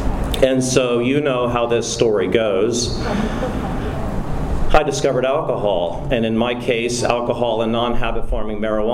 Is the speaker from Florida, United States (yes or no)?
yes; Florida, United States; I was growing up in Central Florida, Redneckville